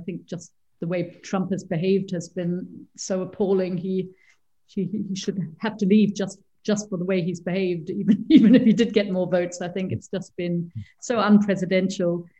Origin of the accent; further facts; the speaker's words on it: Bergedorf, Hamburg, Germany; first language German; English is a second language; moved away; also born or lived in New Zealand; So I grew up in a place called Bergedorf in the 1970s. And German is my first language, great childhood.